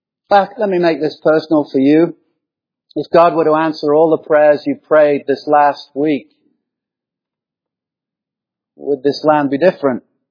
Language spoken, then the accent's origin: English; England, United Kingdom; as I did growing up in England in a Roman city.